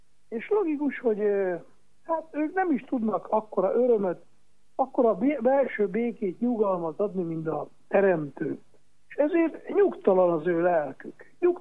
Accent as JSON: {"language": "Hungarian", "town": "Miercurea Ciuc", "region": "Harghita", "country": "Romania", "tie": "born or raised there", "said": "én kommunizmus alatt nőttem fel Csíkszeredában"}